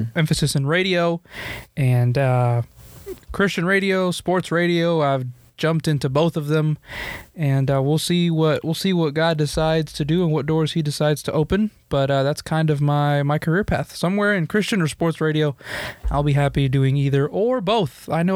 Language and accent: English; Nashville, Tennessee, United States; Well, I mentioned I was from Nashville, so... Being from there and just being surrounded by country music